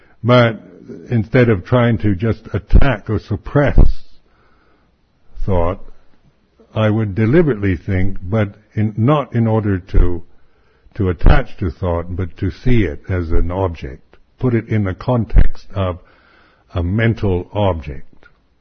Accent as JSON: {"language": "English", "town": "Seattle", "region": "Washington", "country": "United States", "moved": "yes", "lives_now": "United Kingdom", "said": "being American, being somebody from Seattle, I'm also British now."}